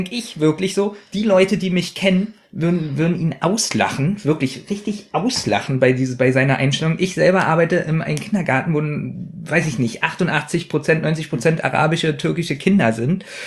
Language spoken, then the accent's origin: German; West Germany, Germany; Ich komme aus dem Westen